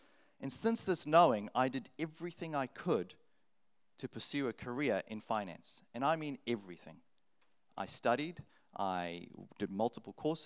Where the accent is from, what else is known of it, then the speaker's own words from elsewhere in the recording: Queensland, Australia; growing up in Queensland